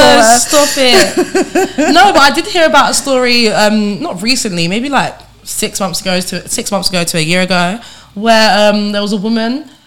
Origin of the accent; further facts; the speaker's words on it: Nigeria; I think I'm allowed to say this because I am Nigerian.